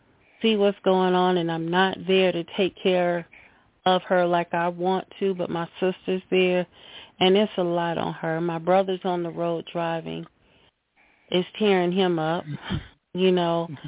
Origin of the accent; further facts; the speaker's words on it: North Carolina, United States; And I'm from North Carolina, too, so I'm like